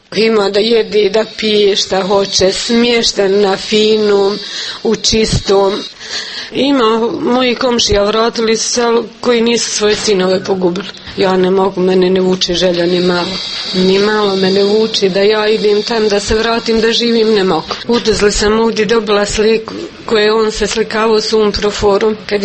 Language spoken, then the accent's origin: Bosnian; Konjević Polje, Republika Srpska, Bosnia & Herzegovina; Rodom sam od Konjović polja u Glogovoj sam bila udata.